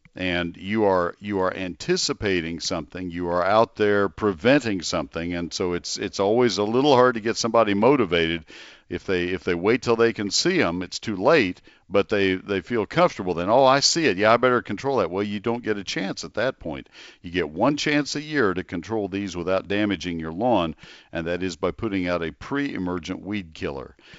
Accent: College Station, Texas, United States; also born or lived in Ohio; When I grew up in College Station, and when I went to Ohio, I saw to go to Ohio State and just kind of looked around at what people were doing.

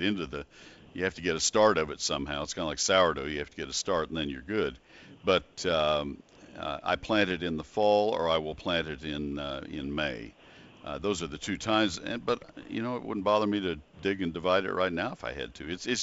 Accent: Texas, United States; I guess just because I grew up in Texas and I remember seeing so many magnolia trees that had English ivy beneath them, that would work.

